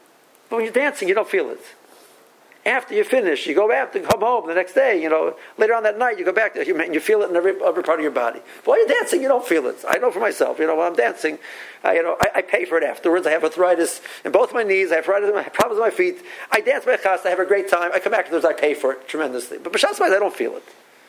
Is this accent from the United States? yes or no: yes; United States; I'm an American, I've got it in my mind